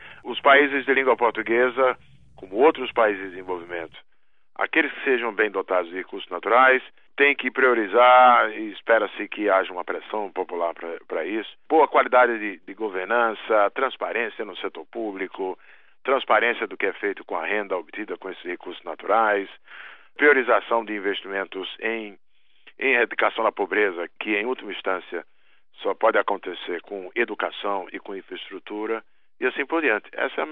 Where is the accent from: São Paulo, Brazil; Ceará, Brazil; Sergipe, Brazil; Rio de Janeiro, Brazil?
Sergipe, Brazil; como se diz na minha terra, em Sergipe